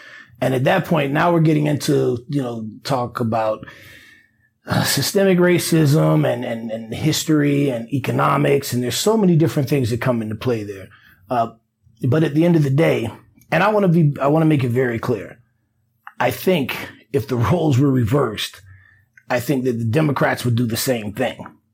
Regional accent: Florida, United States; Let's take Florida, for example.

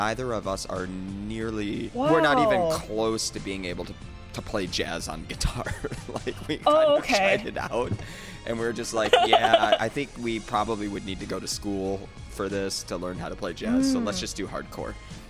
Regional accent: Midwest, United States; So we grew up playing like pop punk or alternative, you know, growing up in the Midwest and whatnot.

